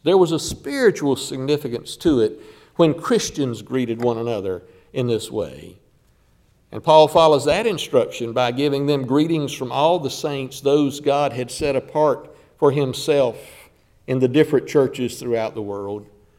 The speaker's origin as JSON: {"language": "English", "region": "the South", "country": "United States", "said": "We're from the South. Let's say, be with you all."}